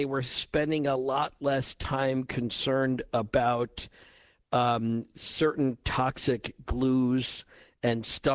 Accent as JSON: {"language": "English", "region": "Illinois", "country": "United States", "tie": "born or raised there", "said": "I grew up in just outside of Chicago when I was young, and that's that we had a green stamp redemption center in Evanston"}